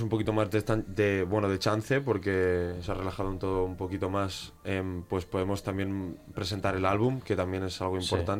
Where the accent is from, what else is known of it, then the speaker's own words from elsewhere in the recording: Sabadell, Catalonia, Spain; somos de Sabadell, vivimos en el centro de Sabadell, tampoco vamos a decir aquí que venimos de la ruina.